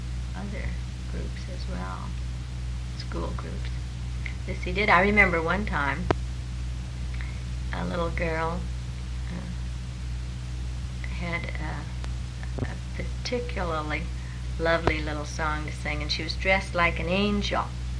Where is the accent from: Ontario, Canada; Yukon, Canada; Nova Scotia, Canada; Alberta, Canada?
Yukon, Canada; Dawson; born there; I was born in Dawson.